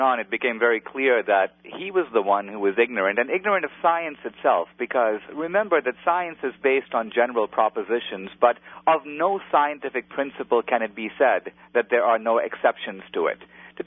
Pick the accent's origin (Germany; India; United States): India; Mumbai, Maharashtra; born there; I was born in Bombay, India. My family was Christian, converted by Portuguese missionaries going back some centuries.